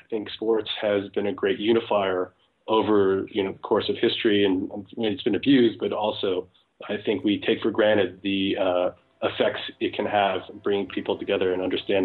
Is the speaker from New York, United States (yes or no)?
yes; Brooklyn, New York, United States; I grew up in Brooklyn, and you walk down any street and there'd be kids inventing their own games